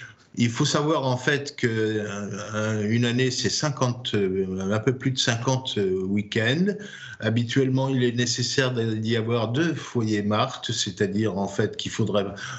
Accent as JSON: {"language": "French", "town": "Nancy", "region": "Grand Est", "country": "France", "said": "Nous venons de Nancy."}